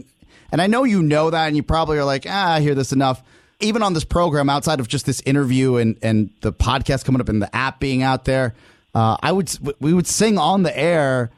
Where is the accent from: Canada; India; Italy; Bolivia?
Bolivia; English is a second language; now in United States; I got to tell you that as a young man and as an immigrant into the States from Bolivia, I learned English and really to speak English.